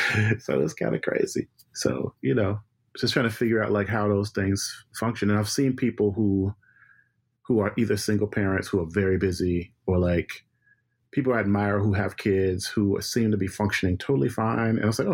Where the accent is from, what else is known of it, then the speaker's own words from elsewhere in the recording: Brookhaven, Mississippi, United States; born there; I was born on November 5th, 1970, born in Mississippi, in this small town called Brookhaven.